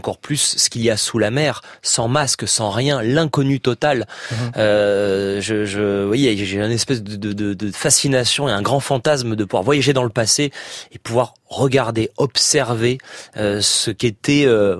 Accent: Nice, Provence-Alpes-Côte d'Azur, France; Alors moi j'ai grandi à Nice. Et à Nice, c'est le département des Alpes-Maritimes.

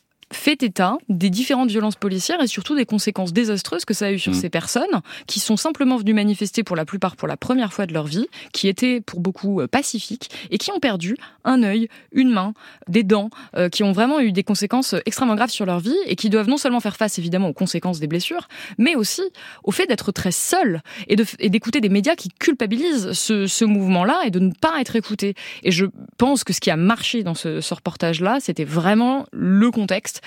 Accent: Auvergne-Rhône-Alpes, France; je viens d'Ardèche où il n'y a pas de gare, où il n'y a pas d'autoroute, où la voiture est absolument essentielle pour se déplacer

